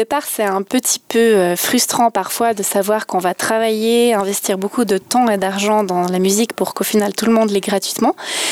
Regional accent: Combremont-le-Grand, Vaud, Switzerland; Je viens d'un petit village de la Broye vaudoise, Combremont-le-Grand.

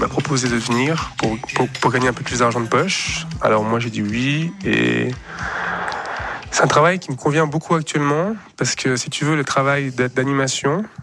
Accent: Fribourg, Switzerland; born there; Alors, mon père, il est suisse. Ma mère, elle est de Colombie. Les deux, ils se sont rencontrés à Fribourg. Et moi, je suis né à Fribourg.

